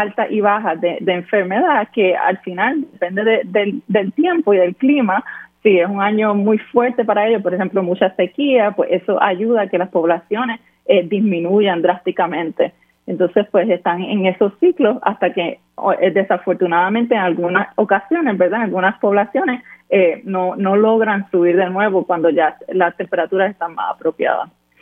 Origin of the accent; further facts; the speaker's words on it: Bayamón, Puerto Rico; now in United States; yo soy de Bayamón, Puerto Rico, así que hice mi bachillerato y la maestría en la Universidad de Puerto Rico en Río Piedras